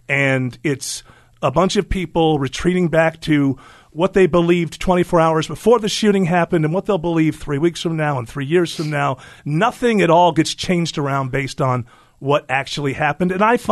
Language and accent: English; United States; the answer is I'm an American, therefore I didn't see it.